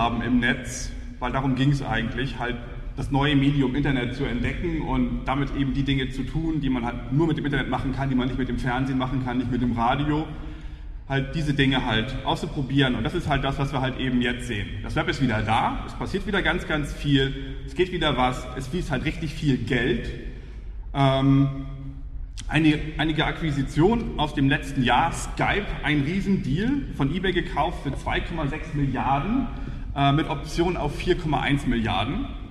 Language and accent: German; Hamburg, Germany; Ich komme aus Hamburg.